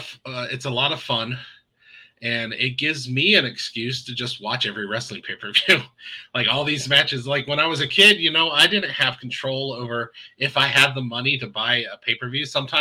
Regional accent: Ohio, United States; I'm not from Cincinnati. I'm just a big Cincinnati fan. I'm from Ohio, and I'm like almost 3 hours away from Cincinnati.

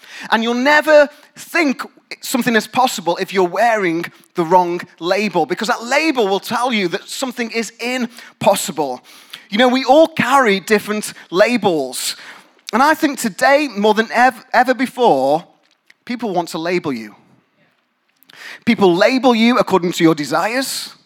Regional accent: England, United Kingdom; I'm English, it's what we have for breakfast a lot of the time.

